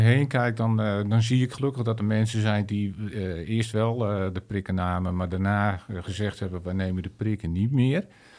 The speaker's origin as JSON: {"language": "Dutch", "region": "Friesland", "country": "Netherlands", "said": "zoals de mensen wellicht horen, ik kom uit Friesland"}